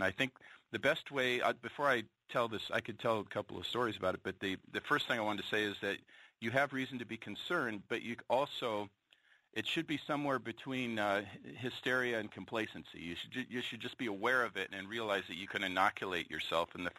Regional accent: Seattle, Washington, United States; I grew up in Seattle, and where I lived in kind of the suburbs north of Seattle.

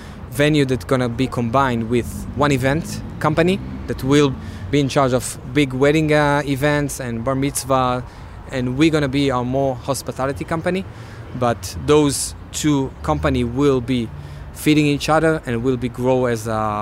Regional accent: Israel; English is a second language; now in London, United Kingdom; I came from Israel.

